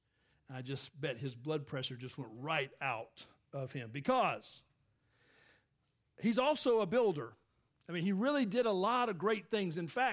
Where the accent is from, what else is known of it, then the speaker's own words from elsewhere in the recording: Georgia, United States; born there; I was born in Georgia, and I was born under a guy named Governor Vandiver in Georgia in 1962.